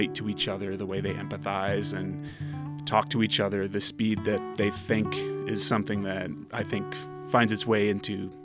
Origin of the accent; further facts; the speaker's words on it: Michigan, United States; it was drawn from my childhood growing up in Michigan in a small town.